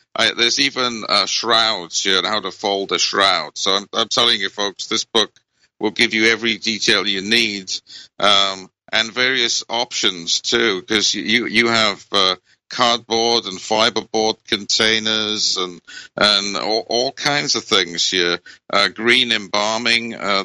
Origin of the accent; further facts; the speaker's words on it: Wales, United Kingdom; I grew up in Wales back in the 50s